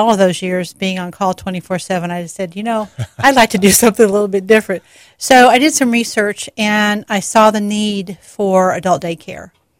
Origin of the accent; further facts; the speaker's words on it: Atlanta, Georgia, United States; now in Hawaii, United States; Well, I come from Georgia, Atlanta, Georgia. I've been a nurse for about 25 years.